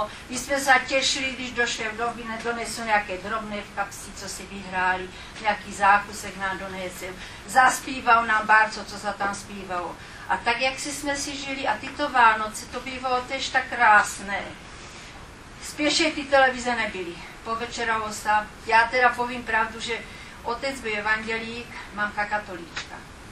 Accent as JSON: {"language": "Czech", "town": "Vrbka", "region": "South Moravian Region", "country": "Czechia", "tie": "born or raised there", "said": "Já jsem rodačka z Vrbky, která předtím mají bývám, a tam máme tež svoje zvony."}